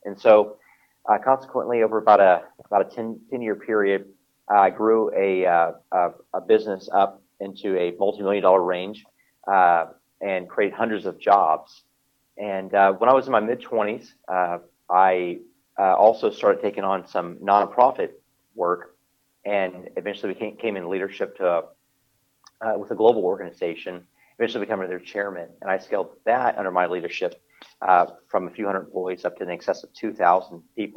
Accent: Texas, United States; I grew up down in South Texas, and we grew up fairly poor, two-bedroom house.

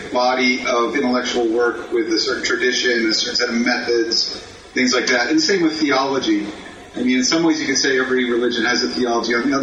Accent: Pennsylvania, United States; I grew up near Philadelphia in a steel town.

